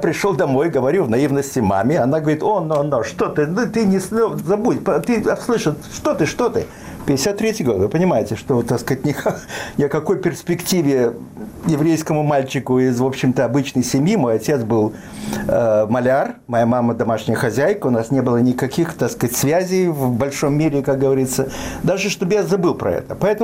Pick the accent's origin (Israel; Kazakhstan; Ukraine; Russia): Ukraine; Odesa, Odesa Oblast; Родился и вырос в Одессе, и это предопределило многие вещи в моей жизни, хотя я упорно сопротивлялся этому. В таком смысле, родился в Одессе в 37-м году